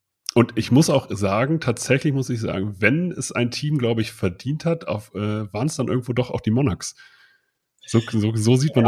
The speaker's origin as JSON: {"language": "German", "town": "Hildesheim", "region": "Lower Saxony", "country": "Germany", "said": "Ich komme ja aus Hildesheim und habe in Hildesheim und Braunschweig gespielt."}